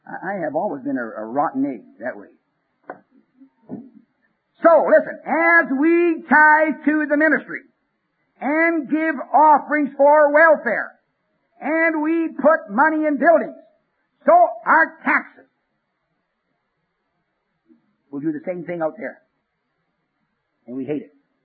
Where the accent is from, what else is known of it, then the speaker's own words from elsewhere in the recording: Western Canada, Canada; I'm Western Canadian.